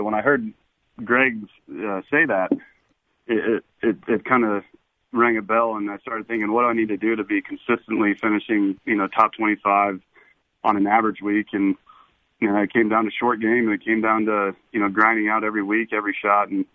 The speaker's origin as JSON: {"language": "English", "town": "Blacksburg", "region": "Virginia", "country": "United States", "tie": "born or raised there", "said": "going to a large city compared to what I grew up in Blacksburg, I think it made me grow up, you know, being away from family."}